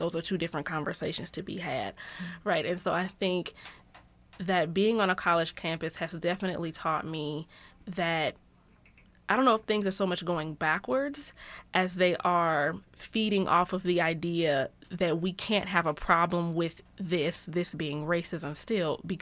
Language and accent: English; Georgia, United States; As someone coming from the South, I come from Georgia, it's the same, right?